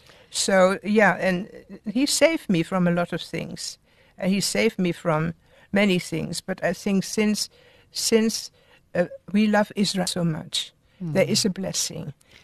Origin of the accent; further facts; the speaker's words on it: Netherlands; So I grew up in Holland, and then after the war, I remember a lot of British soldiers came to our house.